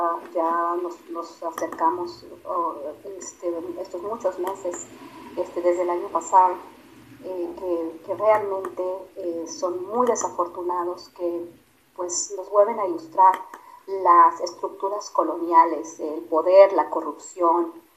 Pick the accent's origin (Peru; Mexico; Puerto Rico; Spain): Mexico; now in Washington, United States; Vivo en la ciudad de Washington. Soy mexicana, estudié mi doctorado en la ciudad de Nueva York